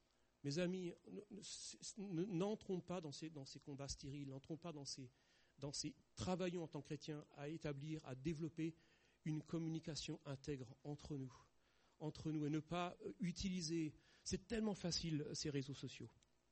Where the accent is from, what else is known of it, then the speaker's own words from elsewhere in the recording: France; Et je pense en tant que Français, En tant que Français aujourd'hui, nous avons vraiment des obstacles.